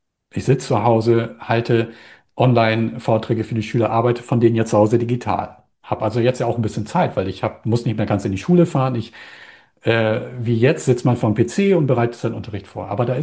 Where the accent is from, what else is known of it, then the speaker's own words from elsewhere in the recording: Lower Saxony, Germany; also ich komme ja auch aus Friesland